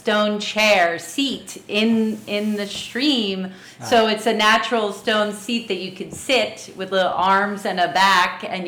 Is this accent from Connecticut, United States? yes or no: no; Palenville, New York, United States; For me, the most magical part of growing up in Palinville was the creeks. The creeks are what make the area special. I grew up swimming by the age of three with all of my sisters.